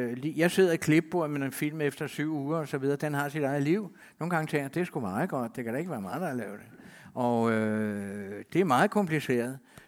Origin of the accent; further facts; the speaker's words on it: Copenhagen, Capital Region of Denmark, Denmark; filme i Sydhavnen, hvor jeg kommer fra.